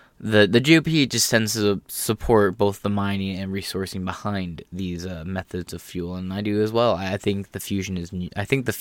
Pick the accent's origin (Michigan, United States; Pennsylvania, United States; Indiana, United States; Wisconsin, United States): Michigan, United States; I'm from Michigan, right? I say in the Myho area because I spend a lot of my week in Ohio and a large part of my week in Michigan.